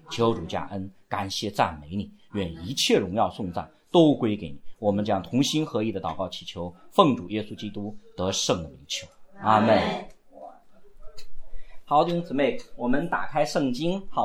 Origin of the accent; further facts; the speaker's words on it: China; 那么我们其实我们中国人呢，应该是属于闪的后裔